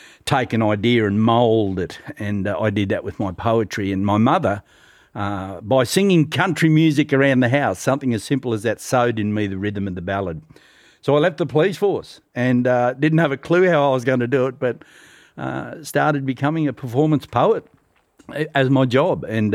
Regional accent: Warwick, Queensland, Australia; I grew up in Warwick. We moved into town after the dam was completed. And I went to Central State School, Warwick State High School, had no real plans for life.

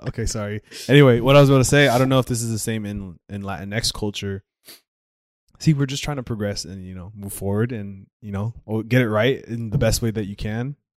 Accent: Philippines; I guess it would be like light skinned Filipino in a way, because you know Filipinos are technically like we're actually like brown or like pretty dark to be naturally, right?

